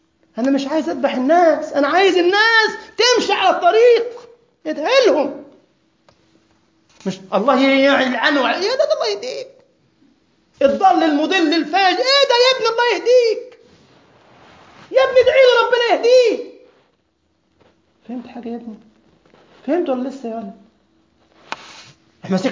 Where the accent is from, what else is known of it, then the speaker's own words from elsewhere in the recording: Egypt; أنا أقول هذا لأني مع غمر من الأغمار في بلدنا مصر من يومين ثلاثة